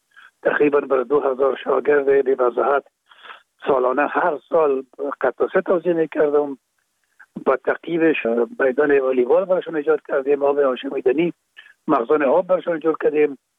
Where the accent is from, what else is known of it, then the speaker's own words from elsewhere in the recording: Kabul, Afghanistan; در کابل، شهید کابل به دنیا آمدیم. اصل ما زرکخانه کابل است و خود ما چون پدر ما باز از زرکخانه به شهید انتقال شدن، موجه در شهید کابل به دنیا آمده و موجه مکتب خواندیم